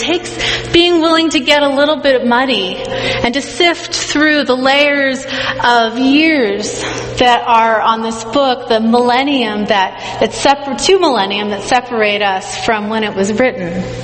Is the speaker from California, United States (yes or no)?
yes; California, United States; And growing up in California, this was a really big part of my historical identity.